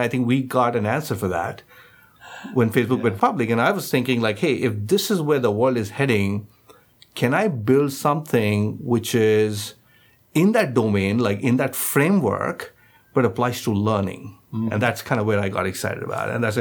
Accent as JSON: {"language": "English", "country": "India", "tie": "born or raised there", "moved": "as an adult", "lives_now": "United States", "said": "My background, I grew up in India. I did my undergrad from IIT. Indian Institute of Technology in Bombay. Worked there for a few years"}